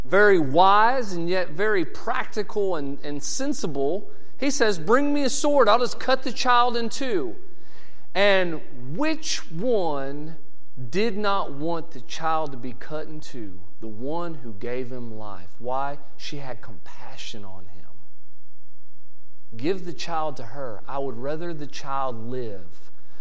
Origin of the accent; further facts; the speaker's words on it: Indiana, United States; Growing up in Indiana, we would get 4 to 6 inches of snow